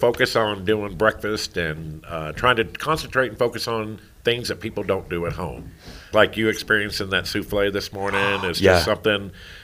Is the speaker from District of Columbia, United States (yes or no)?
no; Texas, United States; now in Denver, United States; I grew up in South Texas.